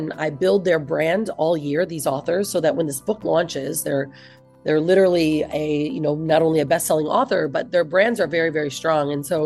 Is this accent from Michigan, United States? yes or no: yes; Michigan, United States; moved away as an adult; I'm from Michigan in the United States, and I flew from Michigan to California to work. Here I am in this new state